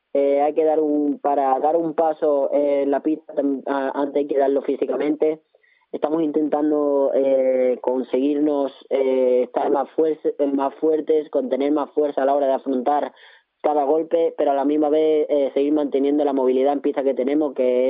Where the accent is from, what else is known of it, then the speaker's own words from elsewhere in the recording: Seville, Andalusia, Spain; en Sevilla, en Alcalá, en el que los dos somos sevillanos